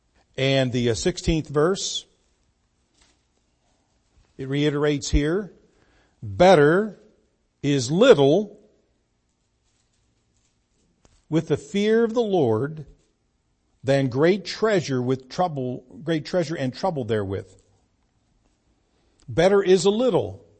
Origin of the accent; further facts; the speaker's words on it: Freeport, Pennsylvania, United States; Well, everybody knows where Pittsburgh's at, but if I'm going to say I'm from Freeport, Pennsylvania, well, where is that at? Oh, it's about 35 minutes north Pittsburgh.